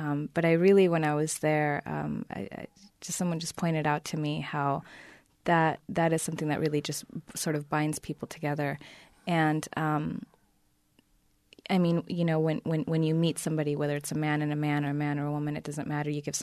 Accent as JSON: {"language": "English", "country": "Argentina", "second_language": "English", "said": "I'm from Argentina."}